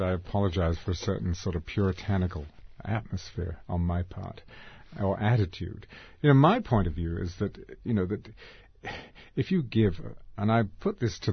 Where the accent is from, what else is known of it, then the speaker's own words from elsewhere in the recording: United Kingdom; now in United States; years. I'm an American now.